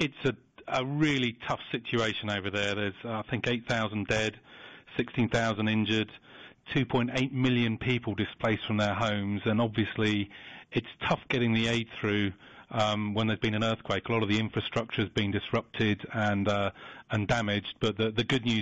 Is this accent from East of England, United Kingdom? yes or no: yes; Cambridge, East of England, United Kingdom; And I grew up around Cambridge. I went to Newnham Croft, then Parkside, then Hills Road. And I still live around Cambridge.